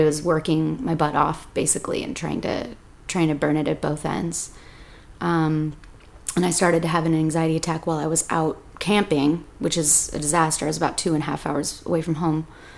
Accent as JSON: {"language": "English", "town": "Marble Falls", "region": "Texas", "country": "United States", "tie": "born or raised there", "said": "Yeah, I grew up in Marble Falls."}